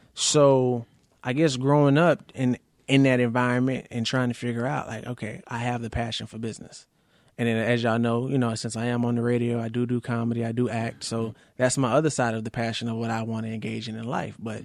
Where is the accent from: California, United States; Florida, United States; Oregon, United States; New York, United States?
Florida, United States; Miami; and if y'all don't know, I am from Miami, from city to city in my car selling this stuff.